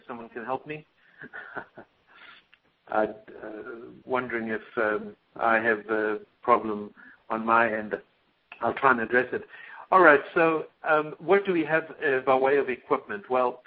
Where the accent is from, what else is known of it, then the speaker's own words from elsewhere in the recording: South Africa; moved away; That's when I came over from South Africa and was very, very fortunate to be in at the ground floor of the wide format industry.